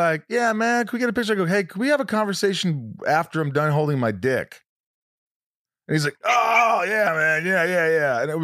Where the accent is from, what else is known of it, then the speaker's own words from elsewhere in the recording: Indiana, United States; Why does it always go back to that accent? I grew up in Indiana